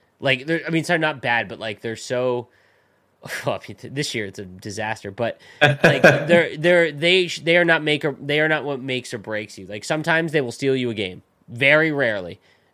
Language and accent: English; Canada; As a Canadian, like Jordan Eberle is a fine pick.